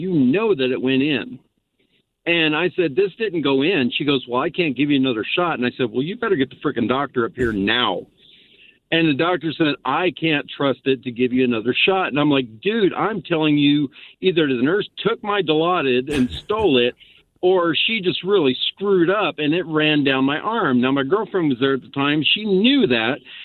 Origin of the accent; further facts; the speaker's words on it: Philadelphia, Pennsylvania, United States; I am from Philadelphia, Northeast, from the Northeast Hospital, the same hospital that Bill Cosby was born in.